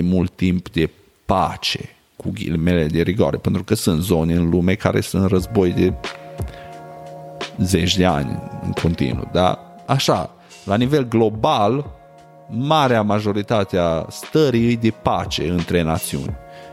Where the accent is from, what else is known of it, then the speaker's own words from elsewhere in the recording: Sighetu Marmației, Maramureș County, Romania; now in United States; Eu trăiesc în America, da? Îs născut și crescut în Sighetul Marmației, Maramureș, pe graniță cu Ucraina